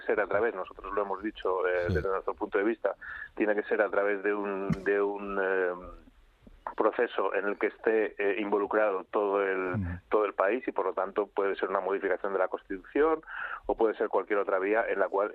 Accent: Basque Country, Spain; como diputado vasco que soy, le puedo asegurar que esto es un concepto en el País Vasco asumido

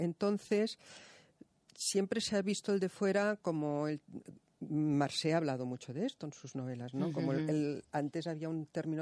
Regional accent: Catalonia, Spain; yo soy catalana

